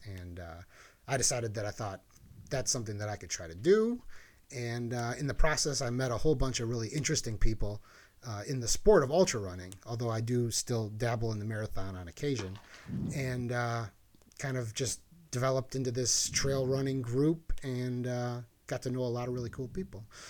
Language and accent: English; Milwaukee, Wisconsin, United States; now in Chicago, United States; I ran with Fleet Feet for a while here in Chicago, born and raised in Milwaukee, moved to Chicago